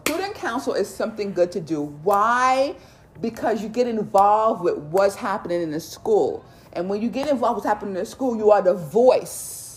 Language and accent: English; Harlem, New York, United States; Because I grew up in Harlem. Harlem is the black mecca, but it also changed into an area with infestation of drugs